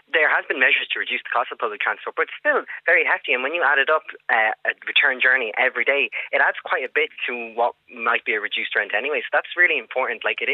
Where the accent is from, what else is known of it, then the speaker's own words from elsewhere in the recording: County Laois, Ireland; I'm from Laois, and I know some students who commute to Dublin from Laois every day